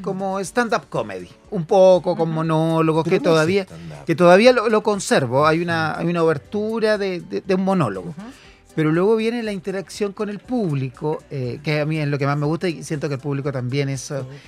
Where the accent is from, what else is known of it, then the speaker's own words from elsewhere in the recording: Chile; soy chileno.